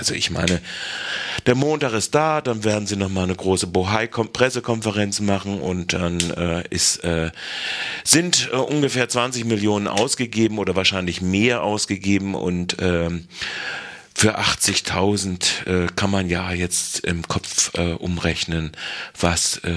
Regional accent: Freiburg, Baden-Württemberg, Germany; Und warum sollte ich als Freiburger dann dahin gehen?

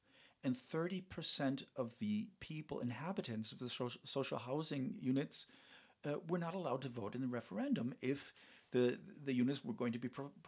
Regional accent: United States; I was more interested in my home country. I'm from the United States.

